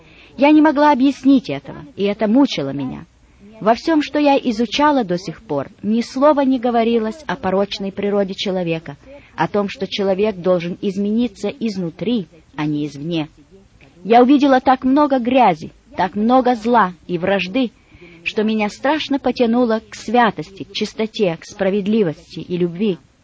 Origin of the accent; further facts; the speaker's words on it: Donetsk Oblast, Ukraine; Я родилась в России, в Донбассе, в тени дымящихся терриконов угольных шахт. Мой отец был горный инженер, и мы жили вблизи шахты, на которой он работал, окруженные семьями шахтеров. Мои родители были верующие.